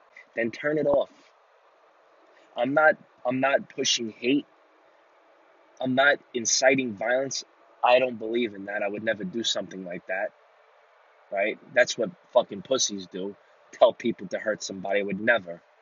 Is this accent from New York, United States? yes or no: yes; Staten Island, New York, United States; I'm from Staten Island.